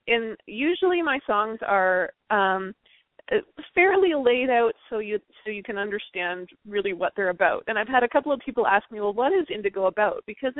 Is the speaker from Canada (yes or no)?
yes; Muskoka, Ontario, Canada; I grew up in Muskoka, Ontario, which was, kind of in the middle of nowhere.